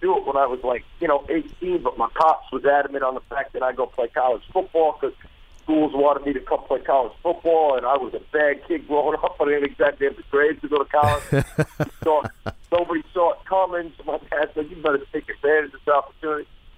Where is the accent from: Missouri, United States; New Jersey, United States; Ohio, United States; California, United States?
New Jersey, United States; Hackensack; also born or lived in Waldwick; I grew up in Hackensack. We moved to Waldwick. I went to high school in Waldwick.